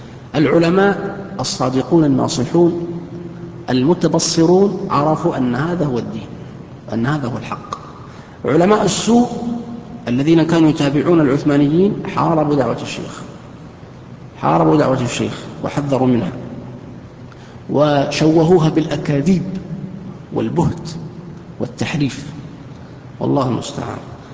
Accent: Saudi Arabia; ما في الآن، خاصة في عندنا في السعودية

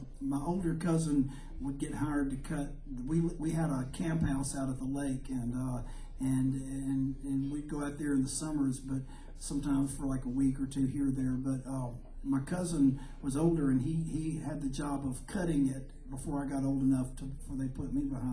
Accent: Muscle Shoals, Alabama, United States; upbringing wasn't a typical North Alabama upbringing, and I'm from the northwest corner of Alabama, and I'm from the Muscle Shoals area

